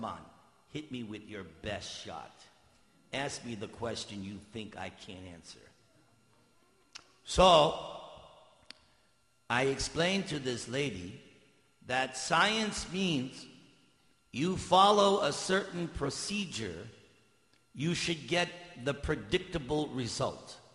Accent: New York, United States; I was born here in America. I'm from New York.

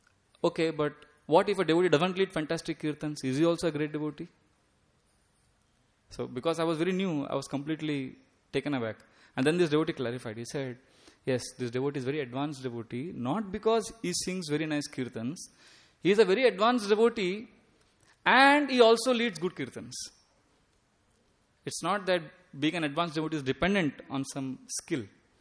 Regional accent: South India, India; and especially because I come from South India, I have seen it very rampant

